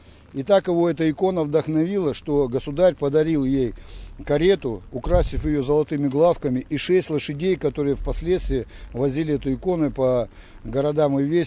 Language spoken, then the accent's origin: Russian; Verkhneuralsk, Chelyabinsk Oblast, Russia; also born or lived in Magnitogorsk; я из оренбургских казаков, сам я родом с Верхнеуральска, с Магнитогорска, Верхнеуральска.